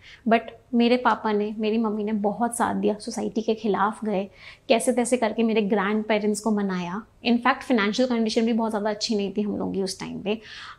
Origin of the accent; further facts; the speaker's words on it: Mathura, Uttar Pradesh, India; मेरी कहानी शुरू होती है मथुरा जैसे एक छोटे शहर से। मेरा जन्म एक जॉइंट फैमिली में हुआ